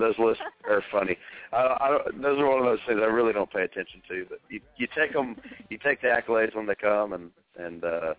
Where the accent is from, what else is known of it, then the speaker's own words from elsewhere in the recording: Tullahoma, Tennessee, United States; I grew up in Tullahoma, Tennessee, which is about an hour south of Nashville.